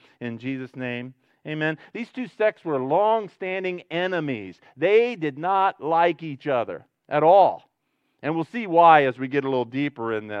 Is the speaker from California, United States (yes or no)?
no; Ohio, United States; We grew up in Northwest Ohio, landlocked.